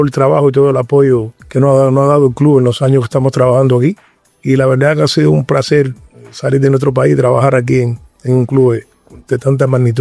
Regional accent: Cuba; Portuguese is a second language; now in Brazil; Bárbaro e eu, que somos cubanos e jogamos na seleção cubana muito tempo

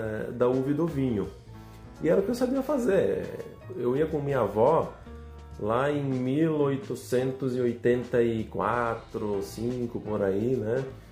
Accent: Flores da Cunha, Rio Grande do Sul, Brazil; vocês já vão perceber pelo meu sotaque que eu sou do Rio Grande do Sul, de Flores da Cunha, nascido em Flores da Cunha, criado aqui, sou de família de produtores e sempre estive envolvido no meio do vinho. Desde criança, eu sou de descendência italiana

